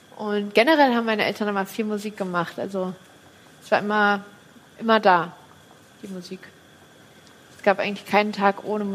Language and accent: German; Kassel, Hesse, Germany; born there; In Kassel.